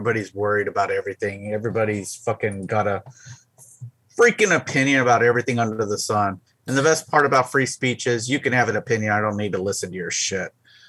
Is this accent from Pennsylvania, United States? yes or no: no; San Diego, California, United States; So I remember growing up in San Diego. I was over in near National City, Chula Vista area. I wasn't but a stone throw away from the San Diego Zoo.